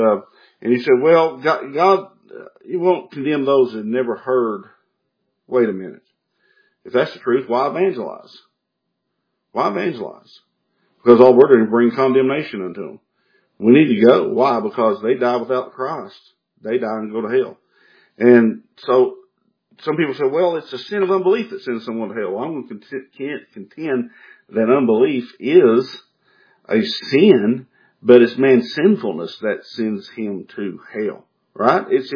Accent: Kentucky, United States; born there; I was born in Kentucky.

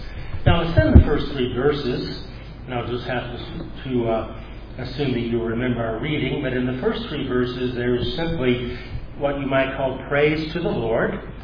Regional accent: United States; I think I've said before that as an American, I get two Thanksgivings

